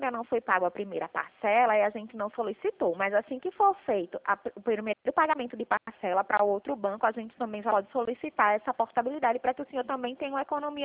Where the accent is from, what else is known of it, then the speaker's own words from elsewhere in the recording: Pernambuco, Brazil; eu sou pernambucana mesmo.